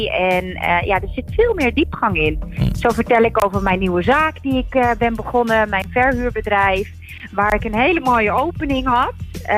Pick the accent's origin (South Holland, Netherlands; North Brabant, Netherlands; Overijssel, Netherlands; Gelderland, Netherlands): Overijssel, Netherlands; Enschede; born there; ik ben ook geboren in Enschede.